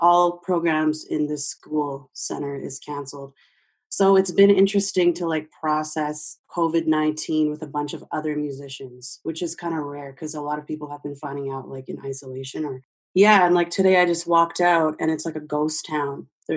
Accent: Canada; which I paid a P2 visa for as a Canadian.

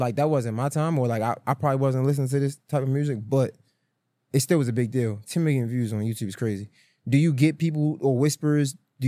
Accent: Baltimore, Maryland, United States; I'm from Baltimore.

